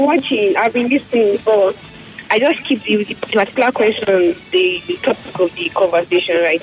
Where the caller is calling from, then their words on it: Port Harcourt, Rivers, Nigeria; I'm calling from Port Harcourt.